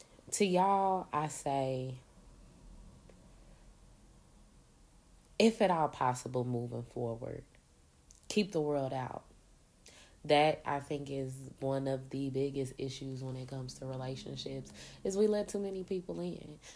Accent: Indianapolis, Indiana, United States; I am from Indianapolis, Indiana, aka Naptown, aka Napganistan.

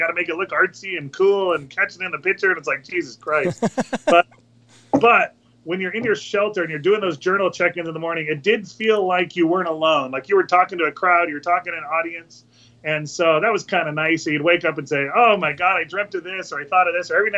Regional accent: Montana, United States; born there; Well, I was born in Montana, named after him.

